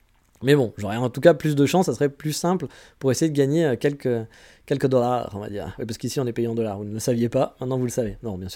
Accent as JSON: {"language": "French", "country": "France"}